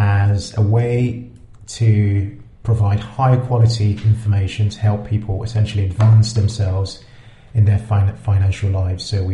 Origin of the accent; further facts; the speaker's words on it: Lagos, Nigeria; born there; I work in London. I was born in Lagos.